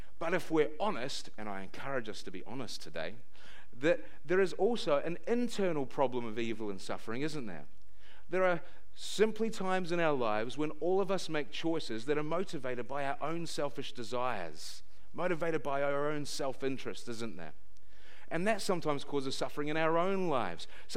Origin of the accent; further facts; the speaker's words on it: New Zealand; I should have expected nothing less from an Australian than jibes about being a Kiwi. The reality is, though, that Kiwis don't want to be Australians.